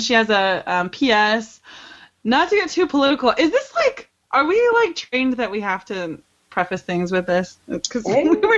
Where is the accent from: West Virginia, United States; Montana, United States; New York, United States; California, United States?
Montana, United States; Missoula; I was just going to give a shout out to my home state because I loved how they highlighted that 100 years ago they sent the first woman to Congress who was from my hometown, Jeanette Rankin